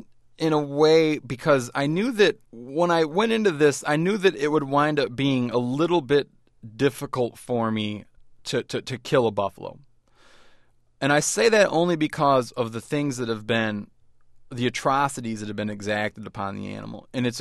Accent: Michigan, United States; moved away as an adult; also born or lived in Montana; I grew up in Michigan, which is one of the few states that has no buffalo in it historically, but I always fancied that I would be a mountain man. And then in 1999, after I finally did move to Montana

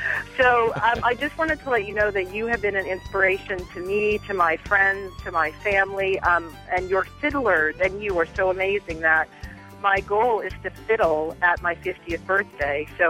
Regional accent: Oklahoma, United States; I'm from Oklahoma, and our roots are deep with you.

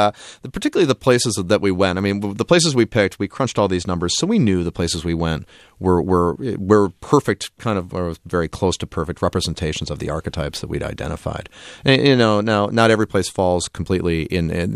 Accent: Michigan, United States; I mean, I grew up in Michigan again.

